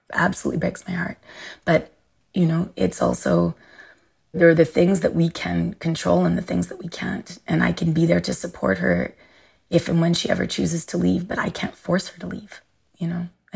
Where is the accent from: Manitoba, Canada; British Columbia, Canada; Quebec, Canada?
Quebec, Canada; Montreal; And if I said I'm from Montreal, born and raised